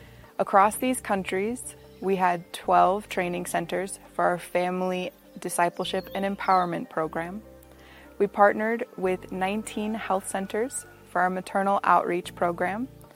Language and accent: English; United States; now in Kisoro, Uganda; I'm an American missionary living here in Kisoro, Uganda